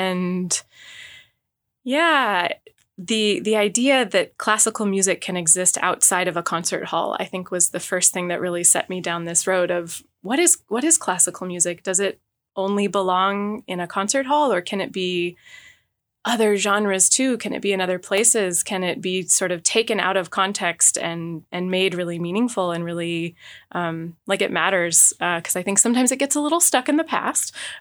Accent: Anchorage, Alaska, United States; moved away as an adult; now in San Francisco, United States; I grew up in Anchorage, born and raised all my life, moved away for college and still try to stay connected to home. This will always be home. I've landed in San Francisco

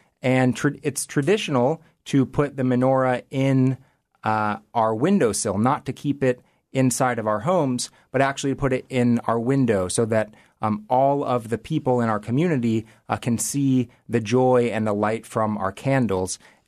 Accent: Memphis, Tennessee, United States; I grew up in Memphis, Tennessee, and Memphis, I suppose, isn't known as a hotbed of Judaism

